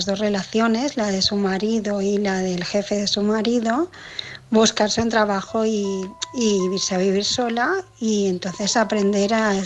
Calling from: Barcelona, Catalonia, Spain; de Barcelona

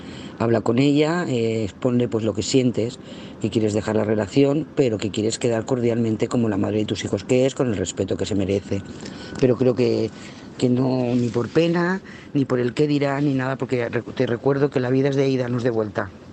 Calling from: Lloret de Mar, Catalonia, Spain; de Lloret de Mar.

